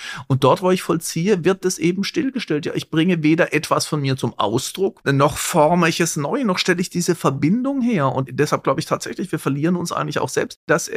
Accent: Baden-Württemberg, Germany; Ich bin im Schwarzwald aufgewachsen und wir sind halt immer, eigentlich so, kaum konnte man gehen, auf Skier gestanden.

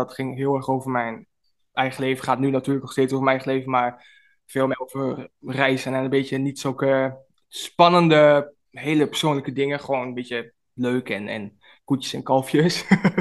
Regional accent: Geesteren, Overijssel, Netherlands; Dus in Geesteren, waar ik vandaan kom, maak ik mezelf niet heel populair, nee.

